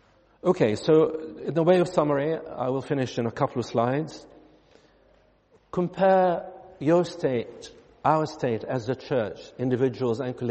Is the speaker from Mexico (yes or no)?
no; Israel; Well, you know my background. I come from Israel, from a Christian Arab background.